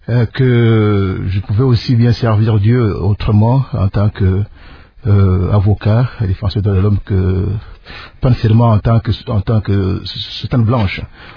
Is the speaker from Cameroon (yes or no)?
no; Kasaï, DR Congo; also born or lived in Kinshasa; j'ai grandi au petit séminaire de Kaboué, toujours dans le Kassai, et puis juste après les humanités, je suis venu à l'université de Kinshasa.